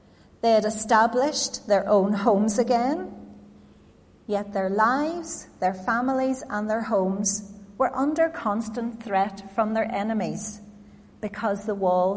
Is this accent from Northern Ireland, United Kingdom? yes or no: yes; Northern Ireland, United Kingdom; Now, I grew up on the Lisburn Road. I was at this church nearly every day, not just for worship, but for guides, for YPF, for tennis, for badminton.